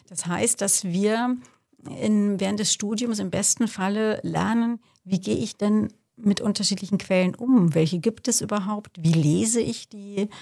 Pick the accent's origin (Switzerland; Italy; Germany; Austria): Germany; Wassertrüdingen, Bavaria; ich bin hier in Wasserdrüdingen zur Schule gegangen